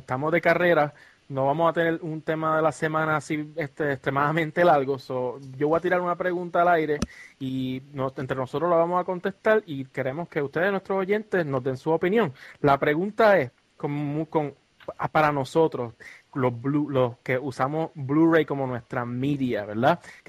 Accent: Puerto Rico; La pregunta es, a nosotros como puertorriqueños, si un juego nos da la opción de ponerlo en español, ¿lo pondrían?

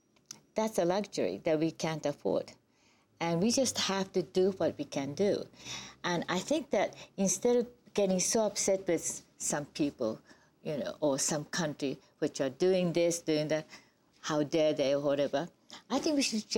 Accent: New York, United States; I mean, we come from New York where dust is sort of like a normal situation of the day.

